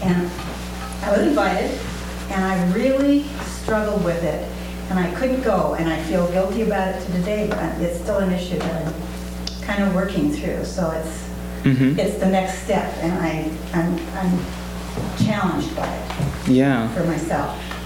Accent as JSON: {"language": "English", "town": "Seattle", "region": "Washington", "country": "United States", "said": "I'm from Seattle, Washington."}